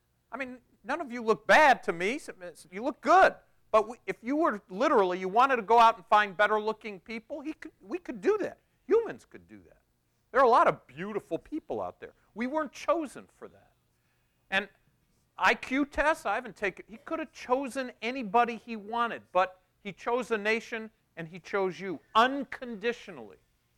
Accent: United States; You know, I always tell people as an American, a bad day for me is when my ice maker doesn't work.

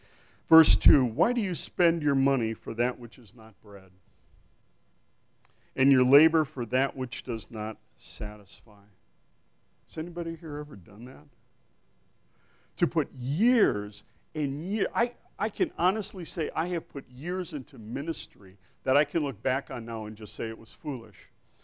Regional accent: Milwaukee, Wisconsin, United States; born there; You know, I was born in Milwaukee, so I'll blame it on that.

